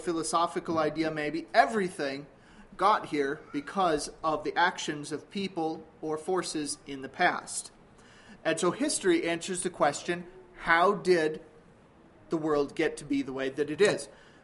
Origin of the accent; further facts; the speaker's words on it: Michigan, United States; My wife, Juanita, and I come from Michigan, southern Michigan.